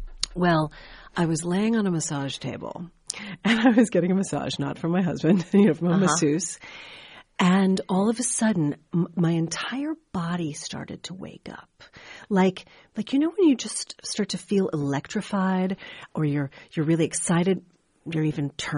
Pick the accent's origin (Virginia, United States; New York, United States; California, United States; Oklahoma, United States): New York, United States; New York City; I'm originally from New York City, you know, felt like I had a lot of sass, a good amount of confidence as a young girl.